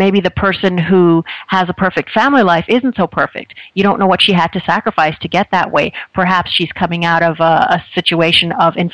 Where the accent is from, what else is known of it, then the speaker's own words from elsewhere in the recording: Jamaica; I get that because I'm Jamaican, so I totally get that.